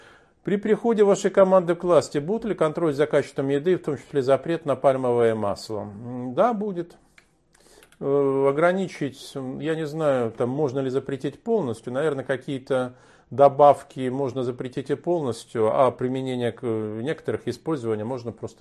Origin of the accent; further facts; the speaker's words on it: Estonia; Я сам из Эстонии.